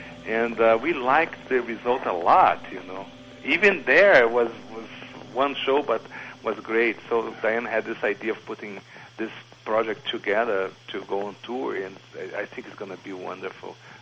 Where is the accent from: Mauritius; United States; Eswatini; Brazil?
Brazil; That's the way we grew up in Brazil.